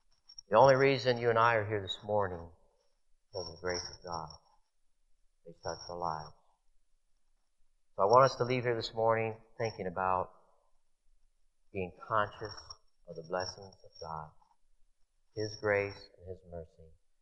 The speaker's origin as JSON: {"language": "English", "town": "Toledo", "region": "Ohio", "country": "United States", "tie": "born there", "said": "It wasn't because of my wisdom that I was born in Toledo, Ohio."}